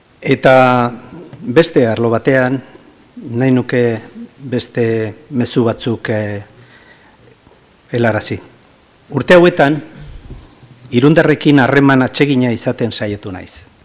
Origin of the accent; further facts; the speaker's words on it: Irun, Basque Country, Spain; Gure lehentasunak izan dira beti Irun eta irundarren beharrak. Ohore bat izan da nire herriko zinegotzi zerbitzaria izatea.